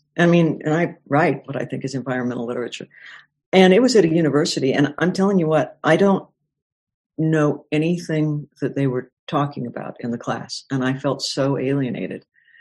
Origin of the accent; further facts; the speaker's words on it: Colorado, United States; I was born in Colorado, and we lived in Colorado for a long time, and I just really wanted to get back to Colorado.